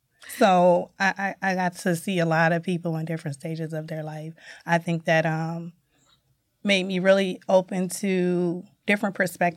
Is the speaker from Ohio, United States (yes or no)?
yes; Toledo, Ohio, United States; So I am from Toledo, Ohio, born and raised. I am a first-generation grad.